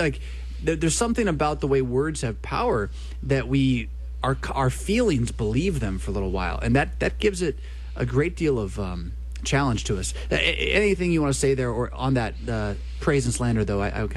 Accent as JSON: {"language": "English", "country": "United States", "said": "I'm such an American."}